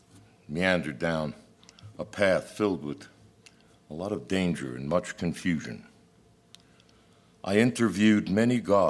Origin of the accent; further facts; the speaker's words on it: Brooklyn, New York, United States; When I was young, I was raised in the Holy Land in Brooklyn, where there were more Jews than there was in all of Israel.